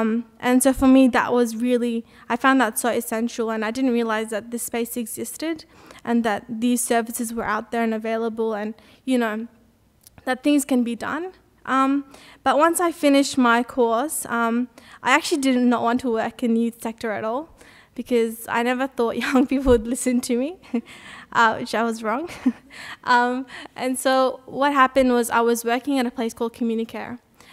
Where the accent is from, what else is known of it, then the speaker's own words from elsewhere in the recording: Australia; Growing up in Australia was very interesting.